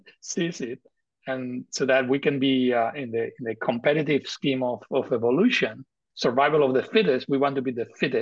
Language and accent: English; Madrid, Community of Madrid, Spain; And I'm actually Spanish. I come from Madrid. Cajal was my hero growing up.